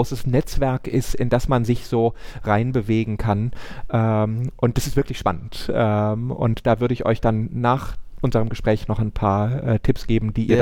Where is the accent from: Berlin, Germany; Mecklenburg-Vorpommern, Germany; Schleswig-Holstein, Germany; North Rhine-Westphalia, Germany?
North Rhine-Westphalia, Germany; Cologne; Ich würde euch als Kölner empfehlen